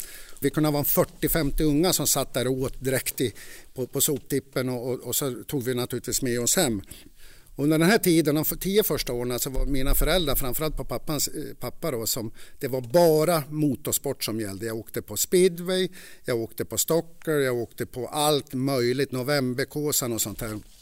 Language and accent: Swedish; Gävle, Gävleborg County, Sweden; Jag föddes på Brynäs, det var ett riktigt arbetarkvarter i Gävle som sagt var. Det var jag, min äldre bror Ove, Maj och Rola, mina föräldrar. Och de 10 första åren i Gävle så bodde vi i ett rum och kök.